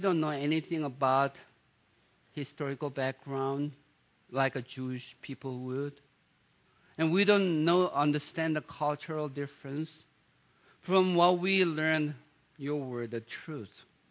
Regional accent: South Korea; many of you think that I'm from Sweden because of my Swedish accent, but I'm really from South Korea.

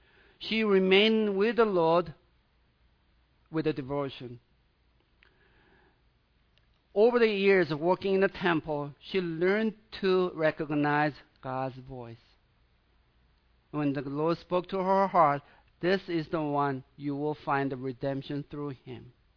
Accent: South Korea; Really, I'm from South Korea. I was born and lived in that culture

